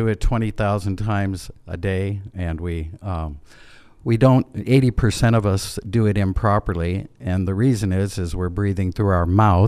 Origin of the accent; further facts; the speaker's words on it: Clarkson, Nebraska, United States; now in Norfolk, United States; Clarkson, Nebraska, a small town, grocery business.